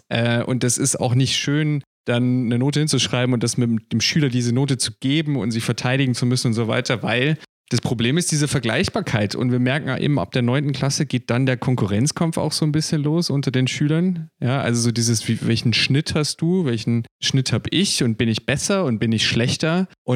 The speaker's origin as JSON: {"language": "German", "region": "Bavaria", "country": "Germany", "accent": "Lower Bavarian", "lives_now": "Berlin, Germany", "said": "ich habe auch einen ganz starken Akzent. Und auch mein Deutsch hadert manchmal als Niederbayer, der sich nach Berlin verschlagen hat. Das heißt, das rollende R oder das tiefe A oder so. Er ist auch Teil meiner Herkunft aus dem Süden Deutschlands."}